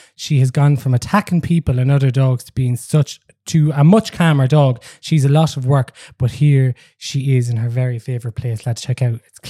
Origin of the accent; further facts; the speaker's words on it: Kinnitty, County Offaly, Ireland; Alan, I'm from Kinnity.